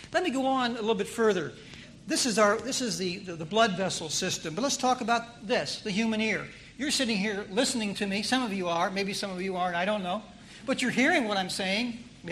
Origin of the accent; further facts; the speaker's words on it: Ohio, United States; Well, I won't tell you about some things I did when I was a child growing up near Dayton, Ohio.